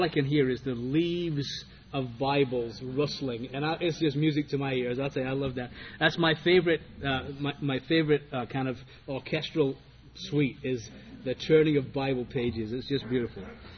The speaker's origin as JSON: {"language": "English", "region": "England", "country": "United Kingdom", "tie": "born or raised there", "said": "I remember growing up in England"}